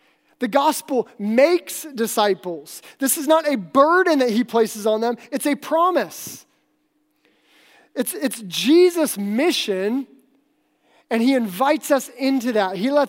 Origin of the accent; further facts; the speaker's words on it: Alaska, United States; but I grew up in Alaska